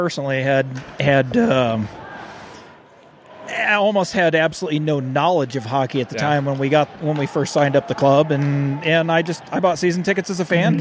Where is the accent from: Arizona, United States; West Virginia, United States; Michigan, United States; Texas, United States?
Arizona, United States; Phoenix; In Phoenix.